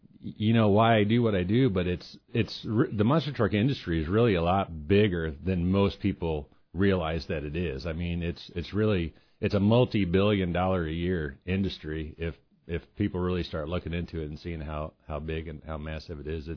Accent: Quincy, United States; because we're from Quincy.

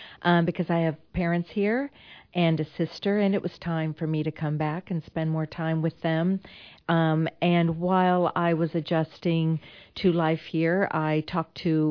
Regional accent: Quincy, United States; Well, I was raised in Quincy, went to Quincy High School, left thinking I would never return again, as many people do.

